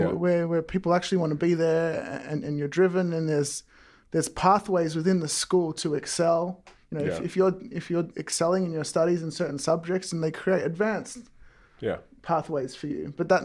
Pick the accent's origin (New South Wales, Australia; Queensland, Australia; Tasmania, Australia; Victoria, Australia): Victoria, Australia; Melton; So originally I'm from the Western suburbs in Victoria, Australia.